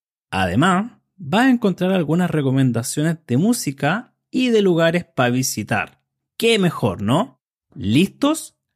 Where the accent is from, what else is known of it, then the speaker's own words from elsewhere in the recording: Santiago, Santiago Metropolitan Region, Chile; now in Concepción, Chile; soy de Chile, soy de Santiago, la capital de Chile, pero después me mudé a Concepción, que es la ciudad donde vivo actualmente, una ciudad que está en el sur del país.